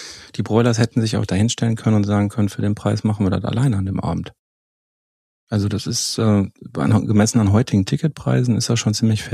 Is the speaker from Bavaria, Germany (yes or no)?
no; Herten, North Rhine-Westphalia, Germany; in meiner alten Heimat Herten